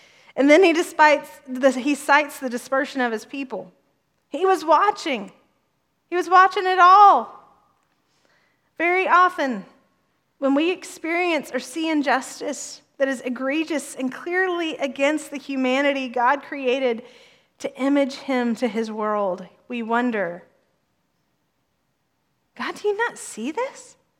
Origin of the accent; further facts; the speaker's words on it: Alabama, United States; I'm from Alabama, and I was in Alabama, and I'm like, I know that tone.